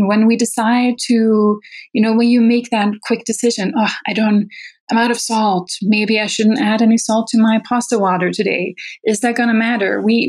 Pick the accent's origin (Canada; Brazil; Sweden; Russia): Sweden; English is a second language; now in United States; I didn't grow up here. I grew up in Sweden, where after high school, you go and study one thing.